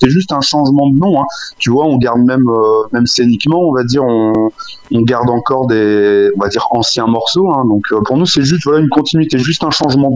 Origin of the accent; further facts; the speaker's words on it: northern France, France; on vient du nord de la France